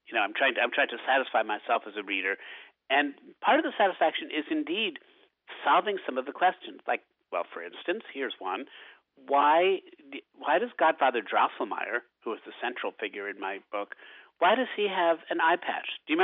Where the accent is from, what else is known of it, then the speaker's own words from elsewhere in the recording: Albany, New York, United States; while I'm Irish and glib, and since I'm from Albany originally